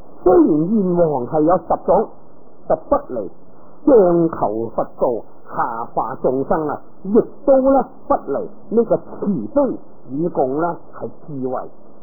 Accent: China; 我就是中国人，读过梵文仲好一点

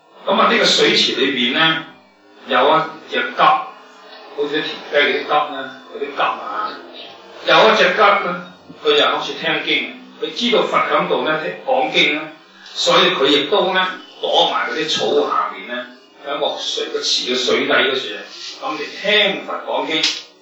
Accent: China; 本来咧我哋中国人啊，

